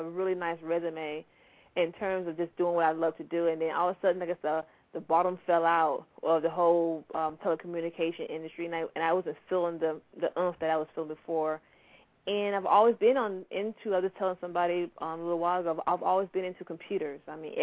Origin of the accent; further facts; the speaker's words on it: St. Petersburg, Florida, United States; born there; Well, actually, the first starting out in St. Pete, I was born in St. Petersburg